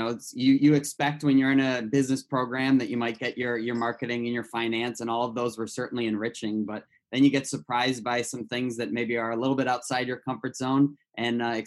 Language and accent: English; Rochester, New York, United States; Yeah, so I grew up in Rochester, New York.